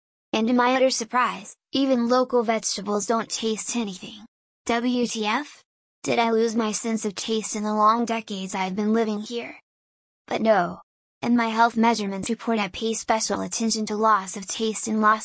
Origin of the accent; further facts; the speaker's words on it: Hungary; I grew up in Hungary, was born 2 years after the end of World War II.